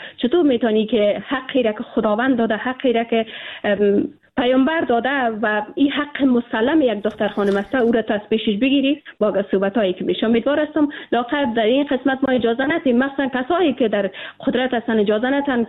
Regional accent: Afghanistan; ما به عنوان یک افغان

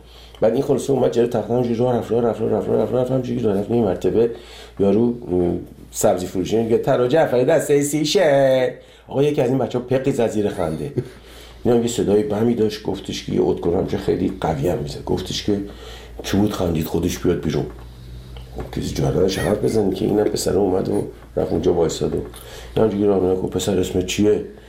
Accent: Iran; moved away; 30 سال 30 خورده سال که از ایران من اومدم بیرون

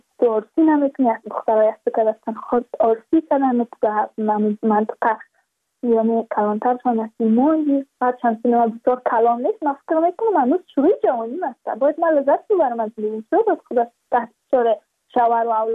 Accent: Badakhshan, Afghanistan; چون ما از بدخشان هستیم، یعنی منطقای دور دستش،

